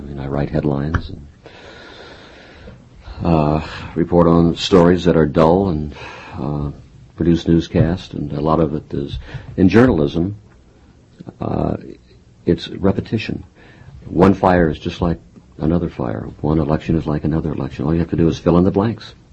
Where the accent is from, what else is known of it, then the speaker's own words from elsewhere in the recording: Wichita, Kansas, United States; Well, I came from the Midwest, and coming from a place called Wichita in Kansas, you look for other places for a career.